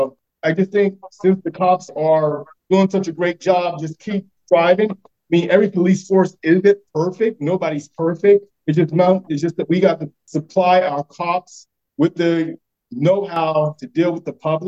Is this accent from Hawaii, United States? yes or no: no; North Carolina, United States; moved away as an adult; now in California, United States; First off, I'm from North Carolina originally. I actually moved to California in 2001.